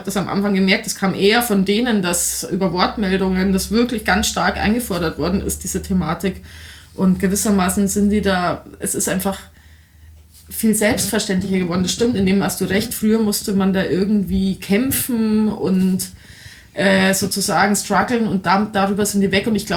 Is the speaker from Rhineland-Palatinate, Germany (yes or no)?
no; Bavaria, Germany; dass ich manchmal als Bayerin einer ganz anderen Generation, dass ich so ein bisschen deren Anwältin bin.